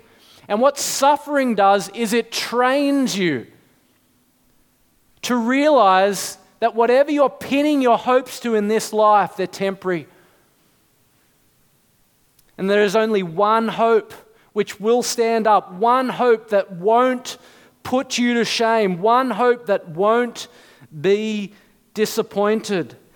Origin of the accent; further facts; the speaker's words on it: New South Wales, Australia; I grew up in the North Shore.